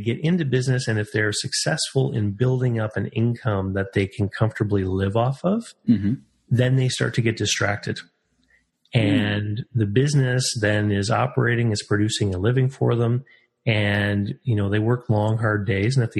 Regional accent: Canada; And because I'm Canadian, of course, I also had a snowblower business where I would clean driveways in the wintertime and mow a few lawns.

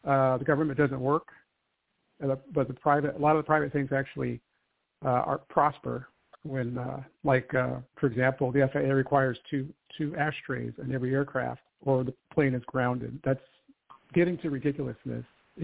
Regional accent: Ohio, United States; We're both from Ohio.

